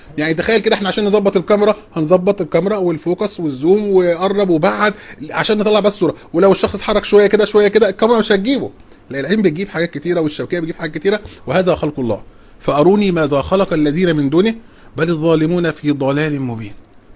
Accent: Egypt; طبعا أسبابها عندنا في مصر وفي كثير من البلاد

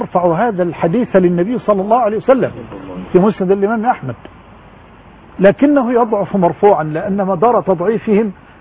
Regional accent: Egypt

